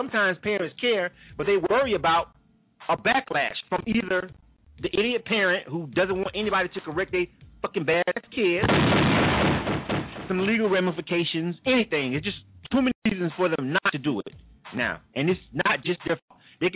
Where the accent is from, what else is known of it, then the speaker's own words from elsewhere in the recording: Panama City, Florida, United States; I grew up in Panama City, Florida. It's small.